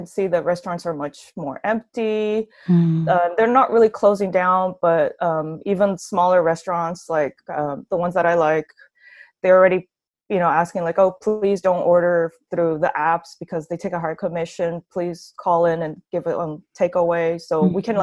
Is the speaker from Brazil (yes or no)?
yes; Brazil; now in Taipei, Taiwan; I'm a food photographer. I'm based in Taipei, Taiwan, but I'm actually originally from Brazil.